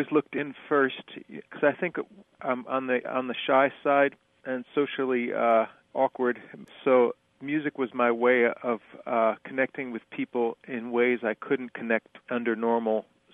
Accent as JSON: {"language": "English", "town": "Colonia", "region": "New Jersey", "country": "United States", "tie": "born or raised there", "said": "I grew up in Colonia, New Jersey, which is part of Woodbridge Township in central Jersey"}